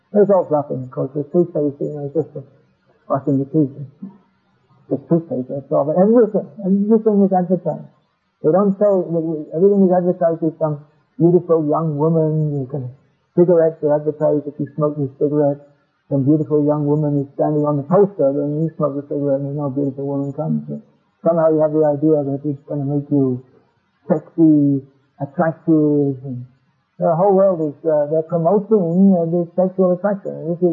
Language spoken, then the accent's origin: English; England, United Kingdom; I was brought up in England.